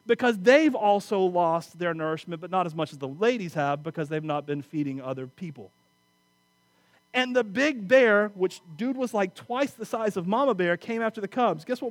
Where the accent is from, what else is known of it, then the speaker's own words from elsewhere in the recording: Wauchula, Florida, United States; Sorry, I'm from Wachula.